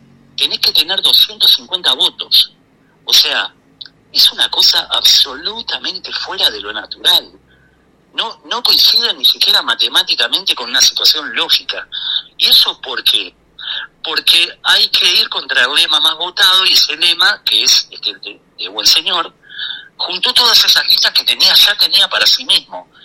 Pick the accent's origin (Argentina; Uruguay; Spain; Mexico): Uruguay; Montevideo; Yo soy de Montevideo